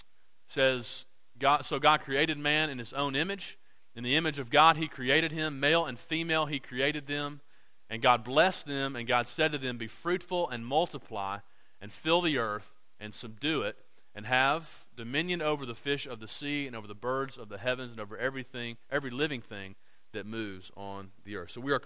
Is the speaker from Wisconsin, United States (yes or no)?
no; Indiana, United States; we came from Indiana where it was a bunch of farmland